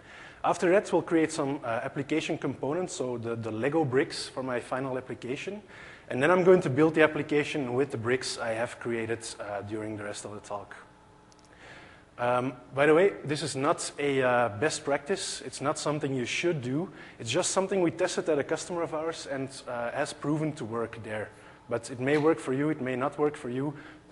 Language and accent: English; Belgium; I'm from Belgium.